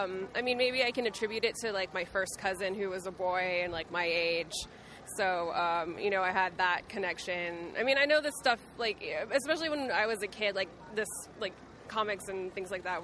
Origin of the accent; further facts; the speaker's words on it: Redondo Beach, California, United States; I'm from Redondo Beach, California.